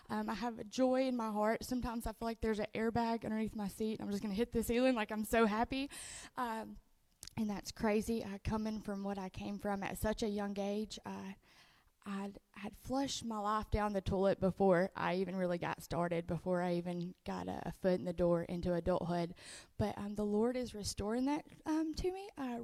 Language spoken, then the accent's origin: English; Hanceville, Alabama, United States; I'm 23, and I am from Hanceville, Alabama, which is in Cullman.